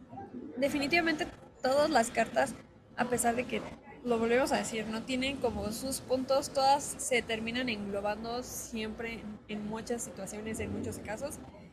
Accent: Oaxaca, Mexico; Nací en una comunidad rural del estado de Oaxaca. Desde que nací, soy bilingüe. Mis padres toda su vida han hablado su lengua materna, el mixteco y el mazateco, y también el español. Por tal motivo, crecí dentro de este ambiente.

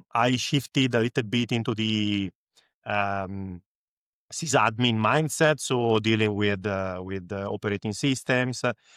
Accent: Milan, Lombardy, Italy; English is a second language; I'm coming from Milan. I'm engineering manager in Prima, which is an insurance company, an insurtech, based in Italy

